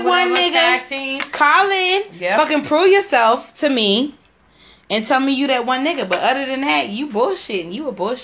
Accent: Dallas, Texas, United States; Seriously, growing up in Dallas, like, you know, like, you grow up wanting that one special person

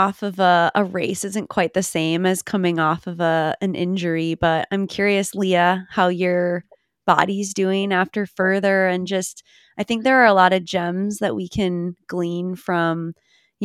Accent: Minnesota, United States; and I'm from Minnesota, so it was very cold.

